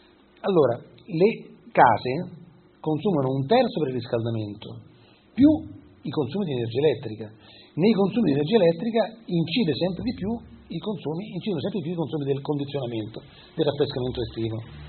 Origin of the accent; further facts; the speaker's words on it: Rome, Lazio, Italy; born there; now in Monferrato, Italy; io vivo nel Monferrato, anche se sono romano di nascita